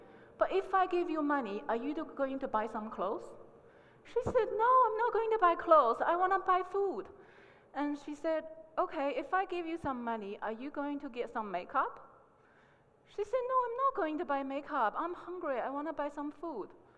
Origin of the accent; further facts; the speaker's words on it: China; English is a second language; moved away as an adult; So I came from China. I've been living here for about 19 years.